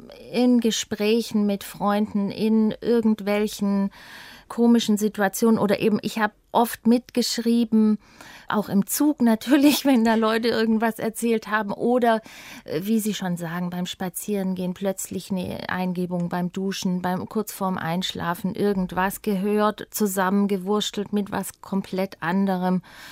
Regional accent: Ehningen, Baden-Württemberg, Germany; Das war herrlich, ja. Das war total schön, da aufzuwachsen.

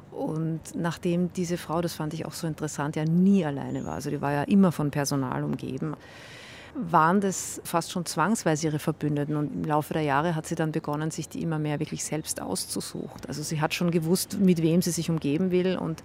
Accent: Vienna, Austria; Ich lebe in Wien, also da ist dieses Bild überall.

